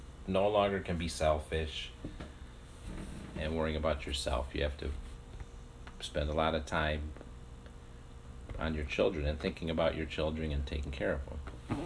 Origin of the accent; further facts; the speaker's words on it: Calumet City, Illinois, United States; also born or lived in Chicago, United States; I was born in Evergreen Park, Illinois. Grew up until I was 4 in the city of Chicago on the east side. Then we moved to Calumet City in Illinois, where I lived until I moved into the city when I was 31.